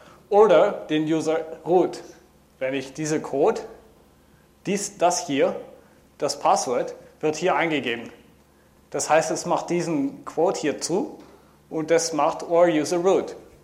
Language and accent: German; Netherlands; German is a second language; Und ich muss mich für mein Deutsch entschuldigen, weil ich bin Niederländer, wie gesagt.